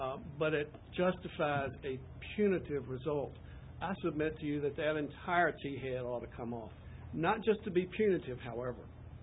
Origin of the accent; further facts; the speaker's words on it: Irvington, Virginia, United States; I'm an attorney from Irvington.